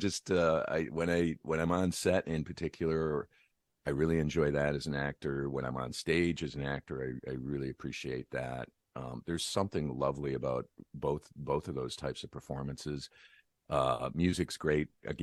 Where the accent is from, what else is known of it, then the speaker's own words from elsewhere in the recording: Detroit, Michigan, United States; now in Los Angeles, United States; I'm in LA right now, but I'm originally from Detroit, so I'm kind of a sister city to Windsor.